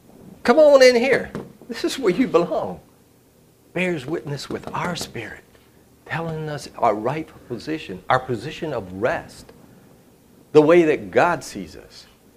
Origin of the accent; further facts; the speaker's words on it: Puerto Rico; I was born Catholic in Puerto Rico, where I'm from